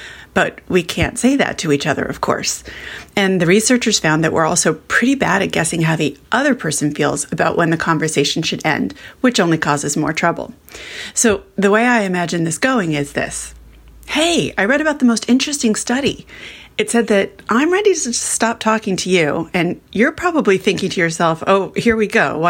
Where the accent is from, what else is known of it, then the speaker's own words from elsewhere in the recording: Melbourne, Victoria, Australia; from Melbourne, Australia, and my cocktail chatter is very meta.